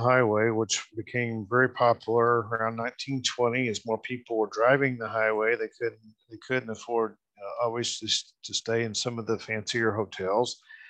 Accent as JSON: {"language": "English", "town": "Muskogee", "region": "Oklahoma", "country": "United States", "tie": "born or raised there", "said": "including my hometown here in Muskogee. We actually have an original tourist camp building still here in Muskogee."}